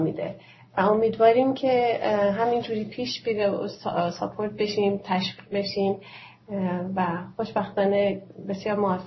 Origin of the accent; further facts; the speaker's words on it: Iran; این هدف اصلی بوده که یادشون نره که ما ایرانی هستیم هرچند که در ایران نیستیم.